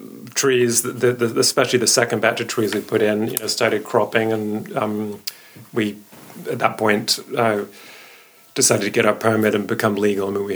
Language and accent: English; England, United Kingdom; And especially growing up in England, where cider always had alcohol in it